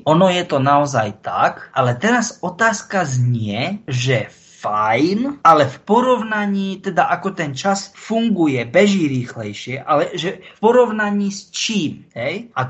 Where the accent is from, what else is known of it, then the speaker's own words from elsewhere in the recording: central Slovakia, Slovakia; lebo ja som hrdý Stredoslovák, ja sa za to nehambím